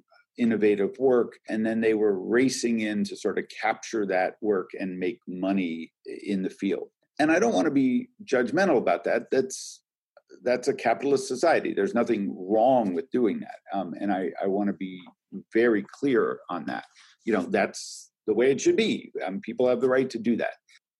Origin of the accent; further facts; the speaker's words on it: California, United States; I'm from the Bay Area. We're doing it all the time.